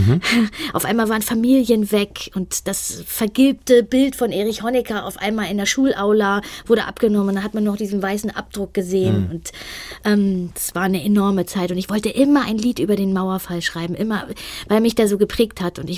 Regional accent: Hamburg, Germany; Ja, ich komme aus Hamburg.

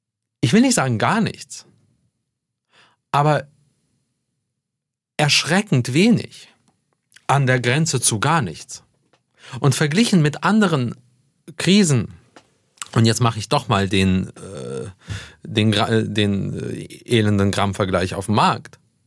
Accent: Israel; Gespräche geführt über Bilder auf Straßen in meinem Heimatland, über Zustände in diesem meinem Zuhause.

